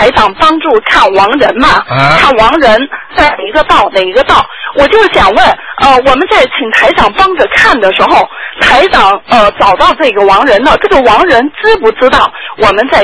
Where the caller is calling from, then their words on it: Melbourne, Victoria, Australia; 我是从墨尔本打来的电话。